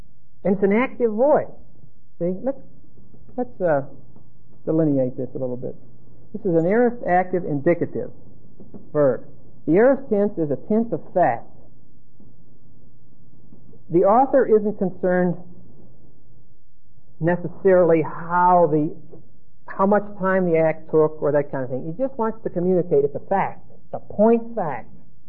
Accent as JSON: {"language": "English", "town": "Pittsburgh", "region": "Pennsylvania", "country": "United States", "tie": "born or raised there", "said": "Heinz genuine dill pickles are aged in wooden vats in Pittsburgh, my hometown."}